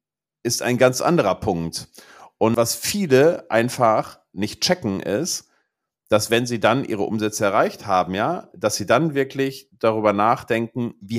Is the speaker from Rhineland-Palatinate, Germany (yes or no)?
no; Gelsenkirchen, North Rhine-Westphalia, Germany; born or raised there